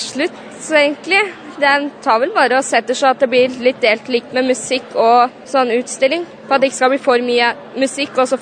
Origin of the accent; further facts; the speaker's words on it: Flesberg, Buskerud, Norway; Jeg kommer fra Flossberg.